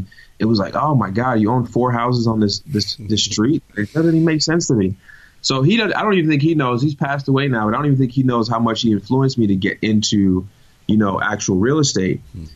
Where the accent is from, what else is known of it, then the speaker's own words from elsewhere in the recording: Winston-Salem, North Carolina, United States; also born or lived in New York; So I went into a neighborhood we grew up in because we moved from New York into Winston-Salem, North Carolina. We moved to a neighborhood called Salem Woods.